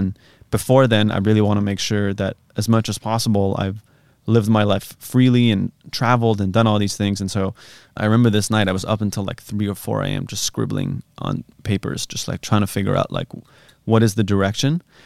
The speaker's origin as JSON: {"language": "English", "country": "France", "tie": "born or raised there", "said": "growing up in France, I went to this school where people get serious jobs."}